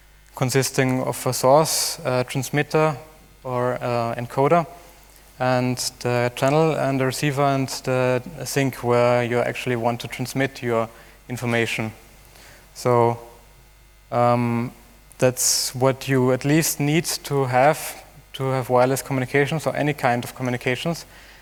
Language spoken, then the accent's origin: English; Vienna, Austria; I'm from Vienna.